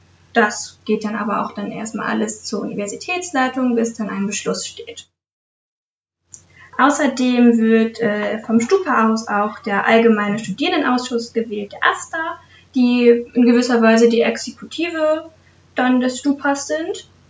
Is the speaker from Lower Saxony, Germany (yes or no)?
yes; Hannover, Lower Saxony, Germany; Wie bereits erwähnt, komme ich aus dem Norden Hannovers.